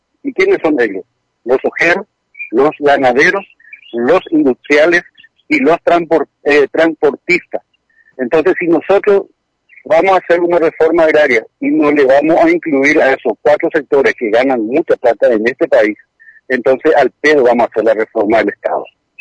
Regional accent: Paraguay; ideológicamente pensando, como paraguayo

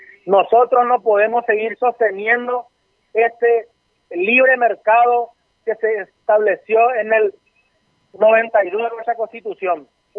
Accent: Paraguay; como paraguayo

